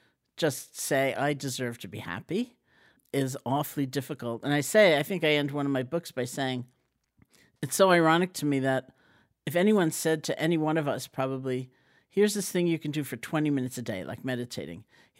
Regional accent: Washington Heights, New York, United States; but me, growing up in Washington Heights, maybe me.

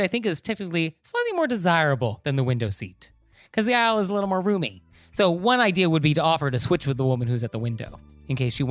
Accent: New York, United States; So that's how we would handle that as a New Yorker.

